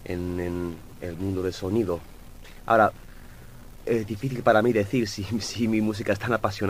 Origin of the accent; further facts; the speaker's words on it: New York, United States; Bueno, yo me crecí aquí en Nueva York.